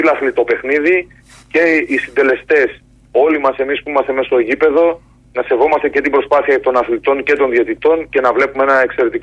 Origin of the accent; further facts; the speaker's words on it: Thessaloniki, Central Macedonia, Greece; και εγώ σαν γνήσιος Θεσσαλονικιός θα έλεγα ακριβώς το ίδιο.